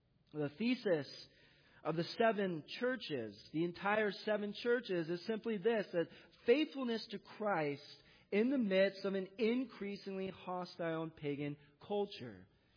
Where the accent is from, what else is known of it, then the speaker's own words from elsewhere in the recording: San Diego, California, United States; I like to think of this city a little like San Diego, a little shout out to my hometown, or perhaps Holland, which is really the San Diego of Michigan.